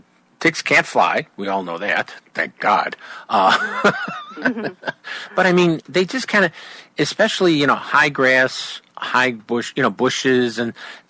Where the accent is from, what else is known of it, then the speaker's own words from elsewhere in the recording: Chicago, Illinois, United States; I'm from Chicago. You can tell somebody's from Chicago.